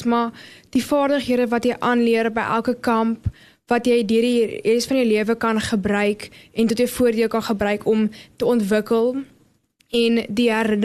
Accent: Bloemfontein, Free State, South Africa; ek kom van die Vrystaat af, Bloemfontein.

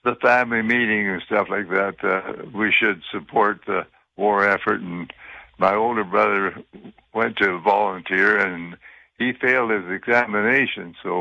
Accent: Drinkwater, Saskatchewan, Canada; my father homesteaded out in that Drinkwater area, and that's along the 39 Highway between Rollo and in that area there.

